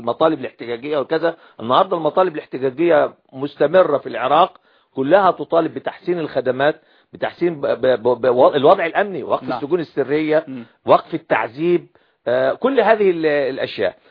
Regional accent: Egypt; احنا عندنا في مصر احنا 85 مليون

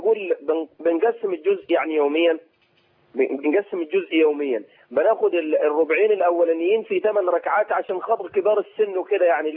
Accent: Upper Egypt, Egypt; عندنا في الصعيد يمكن ايه وربما كانت الصلاه كنقر الغراب يعني

